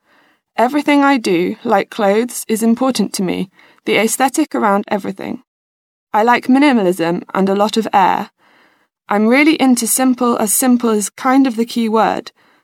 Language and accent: English; Innlandet, Norway; I come from a small town in Norway. It's not really special, but it has got amazing nature. It's close to the biggest lake in Norway. It's the city beside Lillehammer